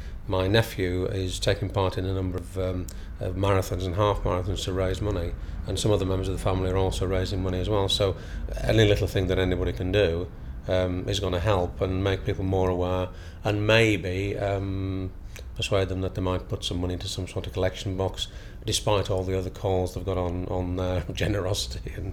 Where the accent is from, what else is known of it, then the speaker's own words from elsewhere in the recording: North West England, United Kingdom; my family, I come from Cumberland, or Cumbria as it's now called, and my family are farmers from the Northern Lake District.